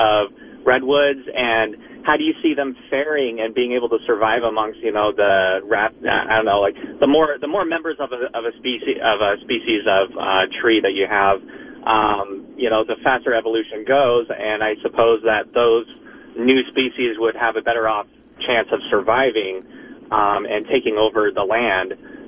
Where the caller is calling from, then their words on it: San Jose, California, United States; Anyway, I'm calling from San Jose